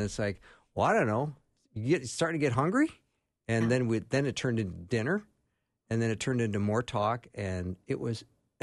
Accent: United States; I'm an American

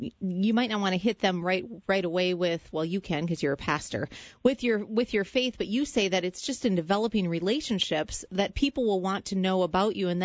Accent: Minnesota, United States; I was telling you earlier, I'm from Minnesota, so it would be a potluck.

